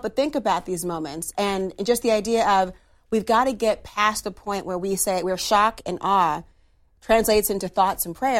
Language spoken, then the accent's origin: English; Minnesota, United States; I look back to in my home state of Minnesota